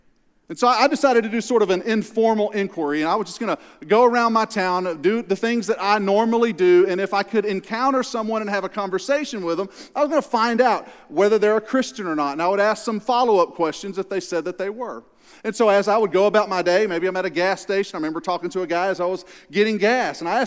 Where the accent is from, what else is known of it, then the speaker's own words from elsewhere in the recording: Louisiana, United States; also born or lived in Arkansas; I am originally from Louisiana. I was educated in the Louisiana public school system, and I've spent 9 years living in Arkansas.